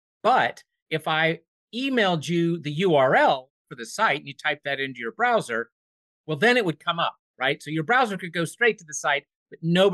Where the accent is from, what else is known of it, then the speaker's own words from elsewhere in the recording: Virginia, United States; failed congressional and gubernatorial candidate in my home state of Virginia